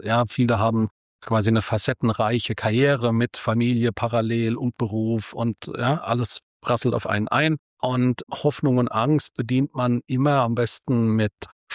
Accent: Bavaria, Germany; In Franken, nördliches Bayern.

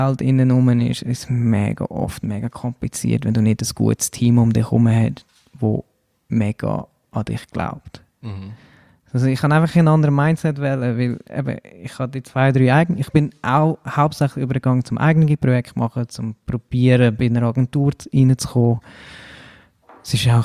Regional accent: Brugg, Aargau, Switzerland; Ich bin ursprünglicher Brugger.

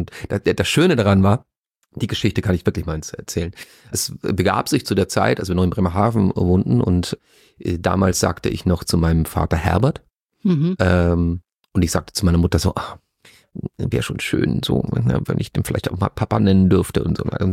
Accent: Leoben, Styria, Austria; Naja, ich bin ja Österreicher.

